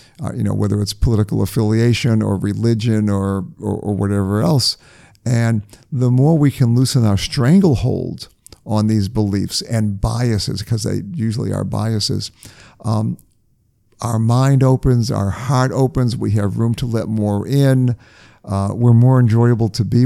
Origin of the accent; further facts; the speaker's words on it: New England, United States; I grew up in New England